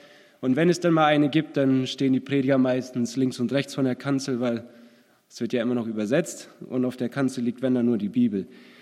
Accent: North Rhine-Westphalia, Germany; Meine Frau und ich, wir kommen aus Nordrhein-Westfalen. Wir sind dort groß geworden, in einer christlichen Familie. Und wir kannten uns aber nicht. Unsere Orte sind ungefähr vielleicht 40 Minuten Fahrt entfernt.

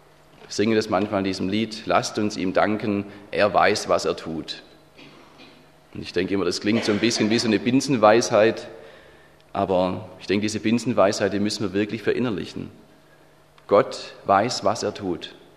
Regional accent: Stuttgart, Baden-Württemberg, Germany; Aus Stuttgart, wo ich herkomme

